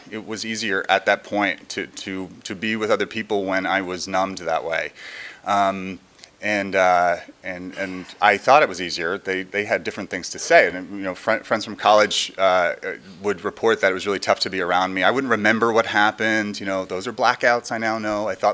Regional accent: New Jersey, United States; I grew up in New Jersey, didn't really like the fact that I grew up in New Jersey.

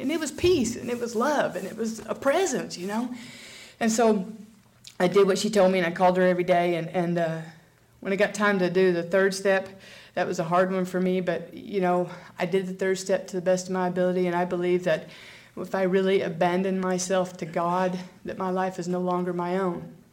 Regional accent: the South, United States; because I grew up in the South

